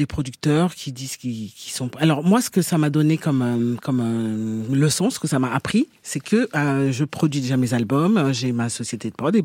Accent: Paris, Île-de-France, France; moi je suis une Africaine qui est née à Paris, oui. qui a grandi en France, qui est française, hein, je suis française.

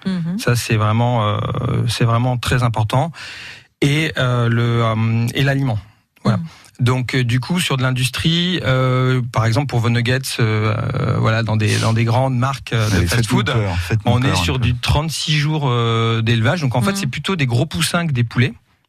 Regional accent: Bordeaux, Nouvelle-Aquitaine, France; Donc je suis bordelais d'origine et je reviens à Bordeaux sur les marchés et je suis très content.

